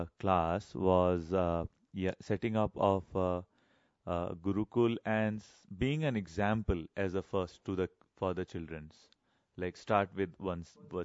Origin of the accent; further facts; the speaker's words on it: Allahabad, Uttar Pradesh, India; Like, you know, I was born and raised in Allahabad.